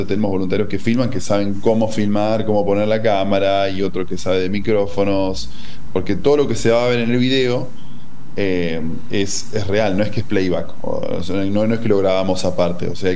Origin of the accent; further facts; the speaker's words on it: Germany; yo soy muy estructurado, soy alemán, mis papás son alemanes, entonces yo tengo una estructura muy alemana